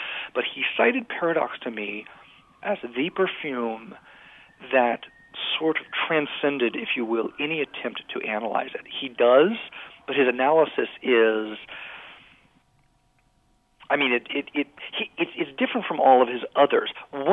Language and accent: English; Washington, District of Columbia, United States; I grew up in Washington, D.C.